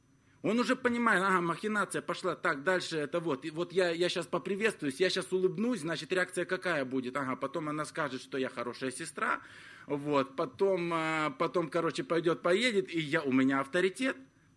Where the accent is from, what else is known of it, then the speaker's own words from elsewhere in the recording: Moldova; в моей церкви, вот откуда я родом, из Молдавии